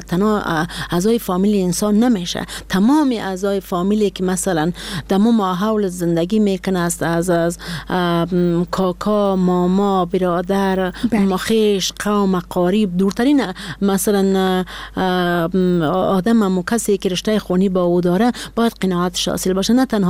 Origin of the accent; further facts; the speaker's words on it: Badakhshan, Afghanistan; ما یک کسی هستم که از بدخشان هستم.